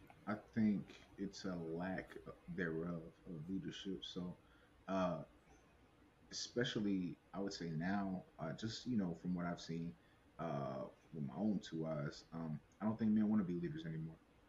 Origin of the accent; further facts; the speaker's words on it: Chattanooga, Tennessee, United States; I'm from Chattanooga, Tennessee. That's where I reside. That's where I was born and raised.